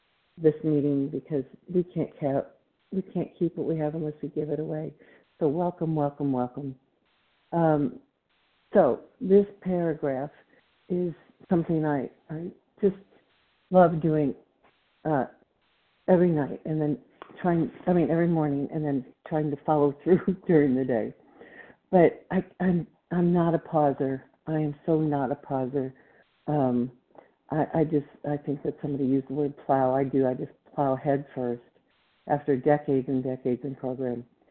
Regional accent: Plano, Texas, United States; I'm from Plano, Texas.

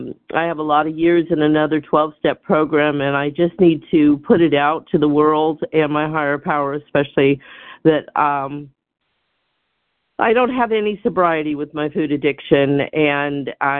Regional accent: California, United States

